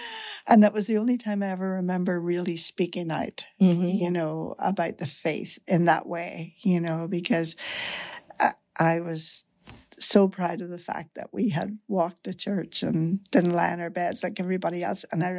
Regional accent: Belfast, Northern Ireland, United Kingdom; And I grew up in Northern Ireland, Belfast, Northern Ireland, in a cul-de-sac with 20 homes in that cul-de-sac in an estate that was all Catholic.

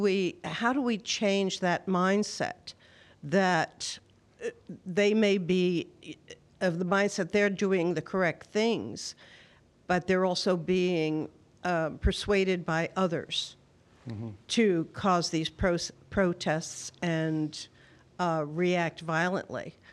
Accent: Peachtree City, Georgia, United States; From Peachtree City, Georgia.

